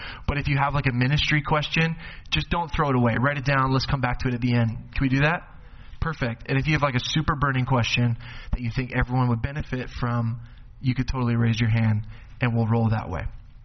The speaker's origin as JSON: {"language": "English", "town": "Edmonton", "region": "Alberta", "country": "Canada", "lives_now": "Grimsby, Canada", "said": "From Grimsby, but I'm originally from Edmonton, Alberta."}